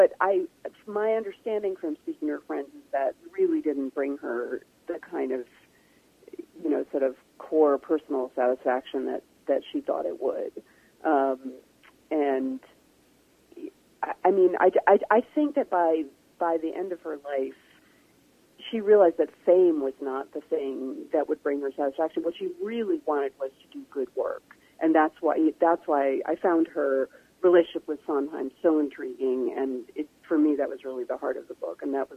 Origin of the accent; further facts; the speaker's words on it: New York City, New York, United States; I was conscious of him growing up in New York City in the late 70s and 80s.